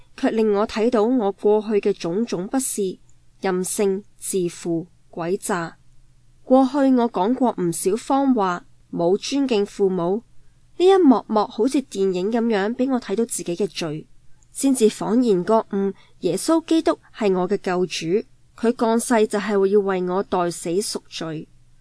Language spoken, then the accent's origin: Cantonese; China; 令到我呢个喺中国土生土长嘅人都渐渐感到好唔适应。